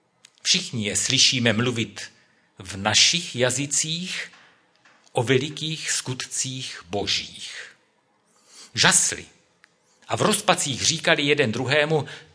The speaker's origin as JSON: {"language": "Czech", "town": "Brno", "region": "South Moravian Region", "country": "Czechia", "tie": "born or raised there", "said": "ač bydlím v Brně, narodil jsem se v Brně, tak přeci jenom jsem Čech. Naše rodina je česká"}